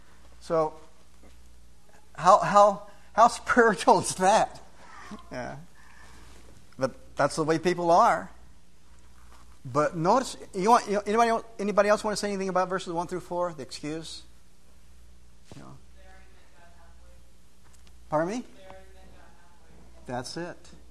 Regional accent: California, United States; I'm from California. And being a retired pastor

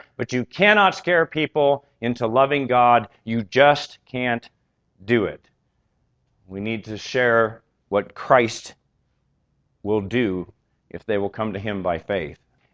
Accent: San Diego, California, United States; I came from San Diego, was not really big into college sports at all at the time.

